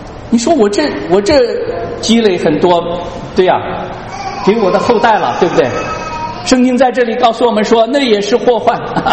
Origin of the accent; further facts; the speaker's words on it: Henan, China; 在我们河南老家啊，这里是历史上丰富的啊，历代这个建立这个王朝的建都的地方